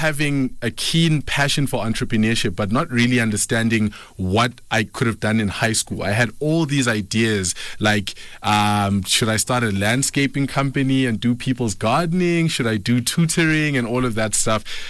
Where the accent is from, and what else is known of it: Malelane, Mpumalanga, South Africa; born or raised there; also born or lived in Lebowakgomo, Limpopo